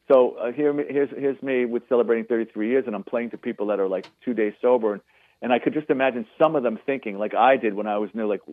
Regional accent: Bronx, New York, United States; I'm from the Bronx. I'm a New York boy. Let's just get that on paper, okay? Not that you can't tell by the way I talk

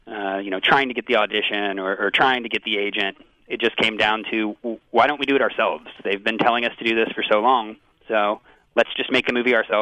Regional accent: Tulsa, Oklahoma, United States; It absolutely is a love letter to Tulsa. I grew up in Tulsa, and I went to an acting school in New York and L.A.

